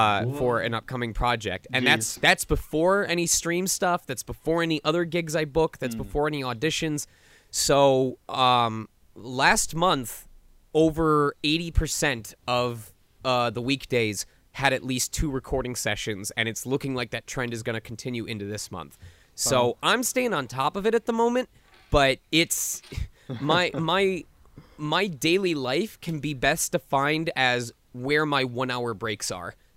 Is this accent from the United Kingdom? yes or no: yes; England, United Kingdom; as an English voice actor, I actually don't have a physical form anymore.